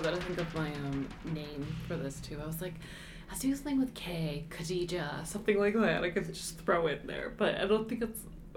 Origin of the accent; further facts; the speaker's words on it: Saudi Arabia; also born or lived in Bahrain / Jordan; now in Canada; So I'm Palestinian, but was born and raised in Saudi Arabia, but then grew up in Bahrain and then Jordan and then came here. So it was here as in Canada.